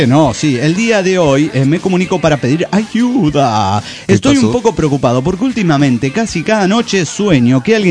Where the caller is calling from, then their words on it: Zacatecas, Mexico; de Zacatecas, México.